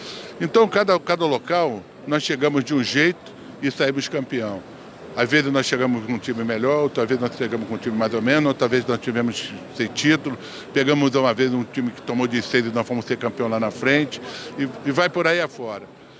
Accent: Rio de Janeiro, Brazil; eu sou de Olaria

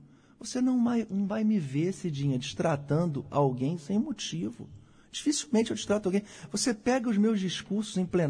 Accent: Rio de Janeiro, Brazil; a insatisfação das pessoas é muito grande, e a minha como carioca também.

